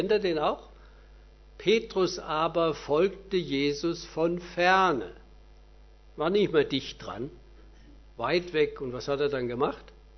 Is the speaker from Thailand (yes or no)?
yes; Thailand; ich war ja viele Jahre in Thailand und fliege am 14. November auch wieder hin. Es ist mein Heimatland.